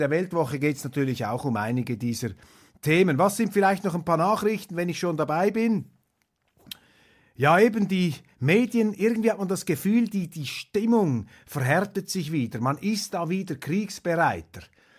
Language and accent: German; Switzerland; Ist für mich alarmierend als Schweizer, wie hier die Einseitigkeit um sich greift.